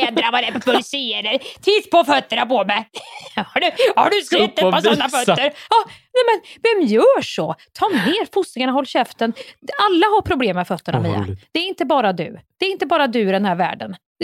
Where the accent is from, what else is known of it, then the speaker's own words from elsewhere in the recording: Örebro, Örebro County, Sweden; Jag är från Örebro.